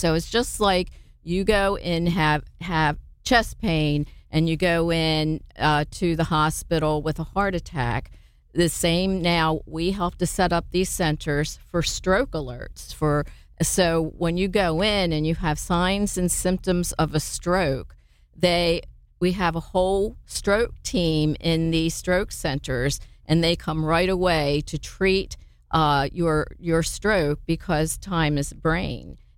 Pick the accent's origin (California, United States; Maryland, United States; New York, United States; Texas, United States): Maryland, United States; And since I grew up in Maryland, my father was also a history teacher.